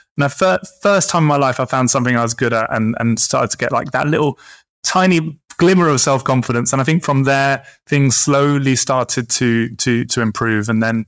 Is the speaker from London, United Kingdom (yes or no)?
no; Portsmouth, South East England, United Kingdom; But no, I grew up in Portsmouth on the south coast of England, and, you know, a nice middle-class family.